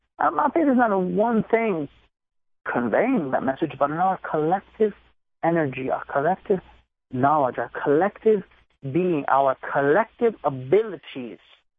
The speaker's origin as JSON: {"language": "English", "region": "New England", "country": "United States", "tie": "born or raised there", "said": "Like, I grew up in New England, we used to go get sugar on snow."}